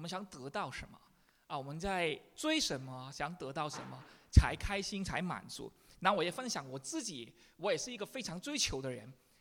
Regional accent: Hong Kong; now in United Kingdom; 我小时候在香港是，我来 英国之前做过两个公司了

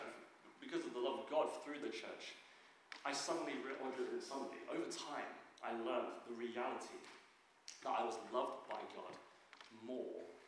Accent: United Kingdom; born there; It may be tough from my accent, and I was actually born in this country.

